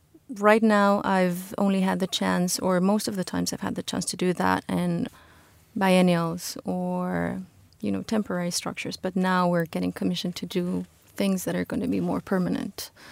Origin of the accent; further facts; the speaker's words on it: Mexico; the pavilion has a Mexican spirit because I'm Mexican. I grew up in Mexico, so that might be reflected somehow.